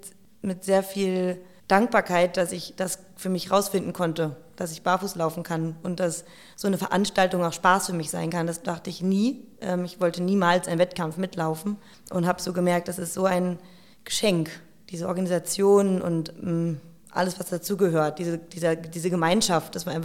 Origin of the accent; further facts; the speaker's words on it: Berlin, Germany; vielleicht ist es auch so Berliner Stolz als Berlinerin zu denken, ach, die Straßen sind super.